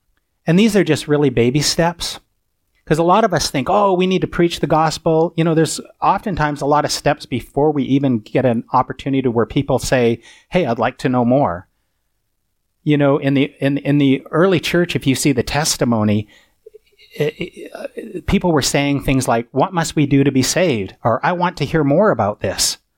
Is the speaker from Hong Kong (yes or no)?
no; Canada; also born or lived in Southern United States; I'm Canadian, but I lived in the South so long